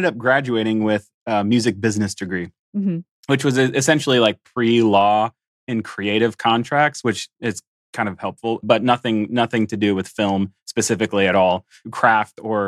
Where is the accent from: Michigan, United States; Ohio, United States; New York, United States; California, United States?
Michigan, United States; now in St. Louis, United States; I grew up in Michigan and then kind of wandered around through a handful of different colleges and then ended up eventually graduating from one just outside of town here in St. Louis.